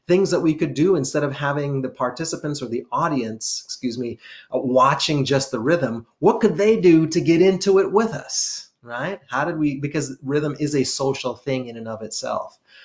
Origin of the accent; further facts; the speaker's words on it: Jamaica; I grew up in what I would consider a groove culture, reggae. I'm from Jamaica, right?